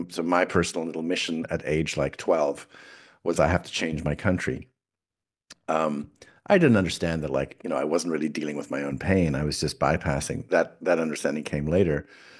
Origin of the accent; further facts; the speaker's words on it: South Africa; I was born in South Africa a long, long time ago.